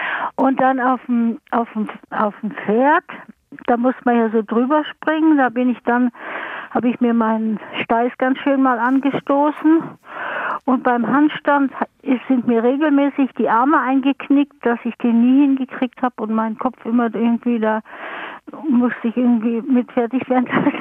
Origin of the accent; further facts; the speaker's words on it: Germany; ich bin ja in der DDR aufgewachsen, war noch ein Jahr in der Mittelschule, bevor wir dann geflohen sind.